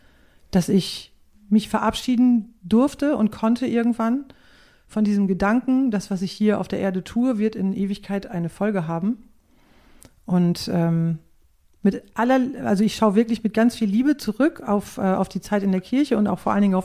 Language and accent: German; Northern Germany, Germany; first language nds; dass ich mich dieser plattdeutschen Sprache oder dass ich erkannt habe, dass das eigentlich meine Muttersprache ist, das hat in mir ganz viel freigesetzt.